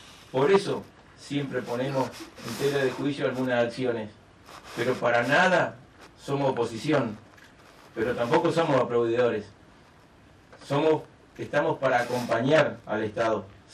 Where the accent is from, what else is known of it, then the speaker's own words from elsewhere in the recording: Argentina; lo que como industrial argentino enterramos nuestras utilidades en el lugar que estamos, en el pueblo, en la ciudad que estamos